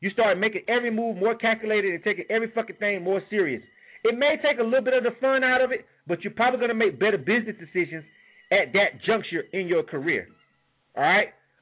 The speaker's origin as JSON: {"language": "English", "region": "Southern US", "country": "United States", "tie": "born or raised there", "said": "I'm from the South, born and raised. I don't necessarily like everything that come out of the South."}